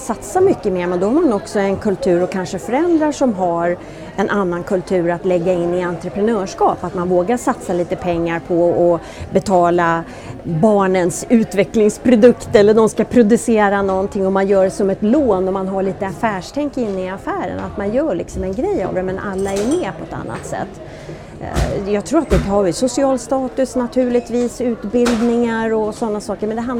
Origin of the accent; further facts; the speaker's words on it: Sweden; also born or lived in United States; jag har bott borta rätt länge, även om jag är svensk, så är jag ju också amerikan